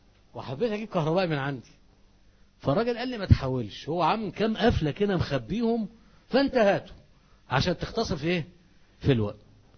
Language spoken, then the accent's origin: Arabic; Egypt; عندنا في مصر